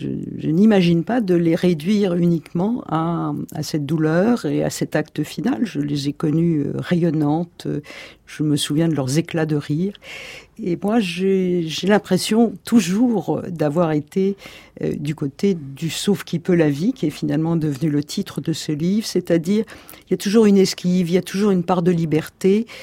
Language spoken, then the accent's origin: French; Paris, Île-de-France, France; Je suis parisienne, mais j'ai une maison dans l'Hérault